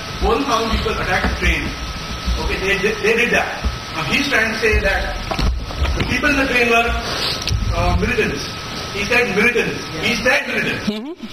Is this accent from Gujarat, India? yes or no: yes; Ahmedabad, Gujarat, India; English is a second language; I'm from Ahmedabad, Gujarat.